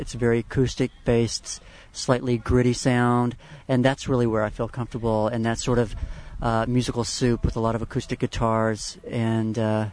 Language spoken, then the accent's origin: English; Alabama, United States; it's a true story about my life growing up in Alabama as a gay man.